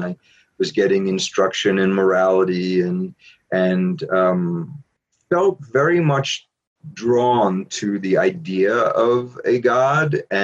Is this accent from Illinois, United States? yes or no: no; New York City, New York, United States; growing up in New York City as I did, learning Dutch and spending time in the Netherlands completely changed my understanding of this city I grew up